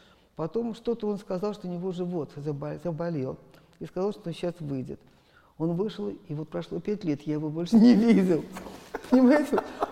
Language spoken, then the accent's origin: Russian; Russia; Я говорю: «Я из России». «Это где?» Я говорю: «Россия, такое государство есть».